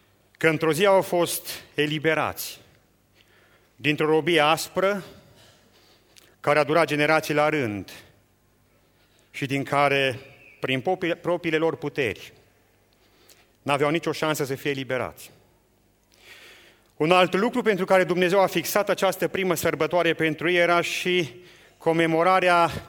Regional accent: Romania; vorbim de român, că suntem români.

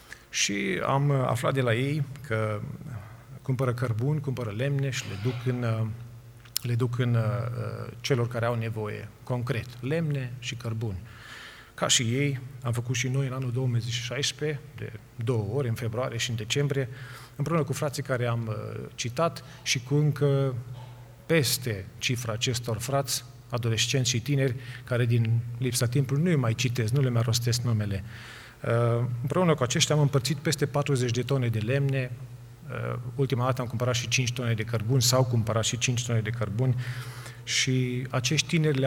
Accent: Romania; Ne aducem noi aminte cei care am crescut în România.

